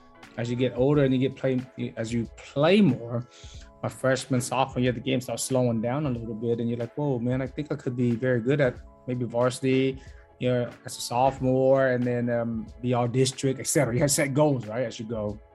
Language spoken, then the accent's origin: English; United States; I wouldn't be prouder to say that I'm Vietnamese American